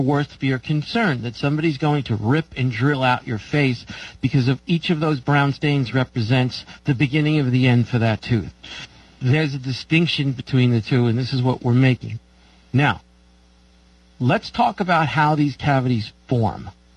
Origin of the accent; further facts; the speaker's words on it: New York, United States; I grew up in New York. Dentists were the enemies.